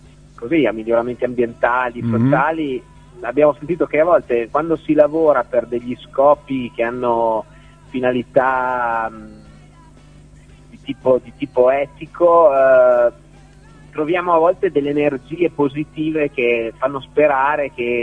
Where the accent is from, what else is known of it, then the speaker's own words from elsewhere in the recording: Faenza, Emilia-Romagna, Italy; Siamo di Faenza e siamo romagnoli, quindi siamo tutti più o meno della zona tra Faenza e Imola